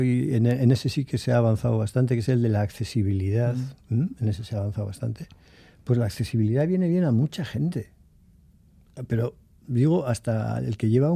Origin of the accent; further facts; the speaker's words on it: Bilbao, Basque Country, Spain; nosotros que somos de Bilbao o así de centro